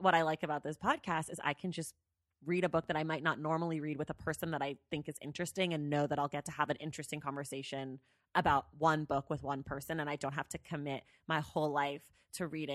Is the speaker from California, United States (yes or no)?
yes; California, United States; I'm from the Bay Area. It was like my kind of shit.